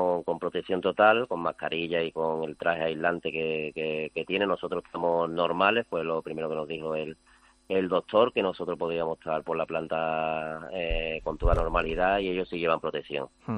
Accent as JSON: {"language": "Spanish", "country": "Spain", "said": "nosotros somos 22 españoles allí"}